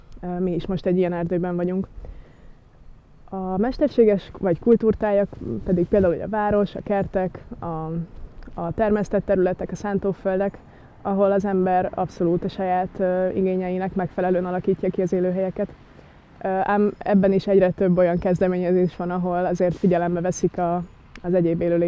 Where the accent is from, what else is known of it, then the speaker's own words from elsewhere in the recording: Budapest, Hungary; Ugyanis Budapesten nőttem föl, és a budapestieknek ez egy nagyon kedvelt kirándulóhelye.